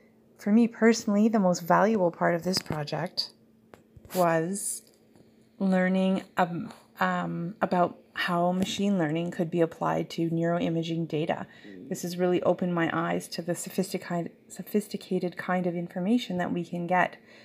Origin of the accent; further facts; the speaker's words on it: Edmonton, Alberta, Canada; I'm from Edmonton, Alberta, where I'm currently working as a postdoc